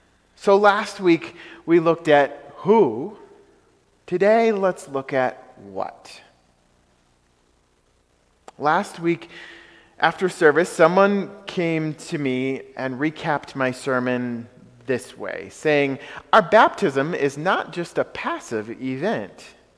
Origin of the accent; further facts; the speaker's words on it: Greene, New York, United States; I've told you before that I grew up in Greene, New York.